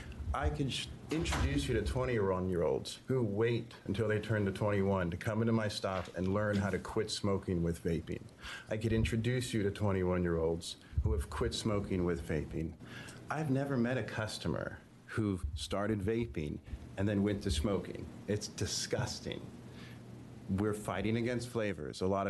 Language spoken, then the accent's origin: English; Bend, Oregon, United States; I'm from Bend.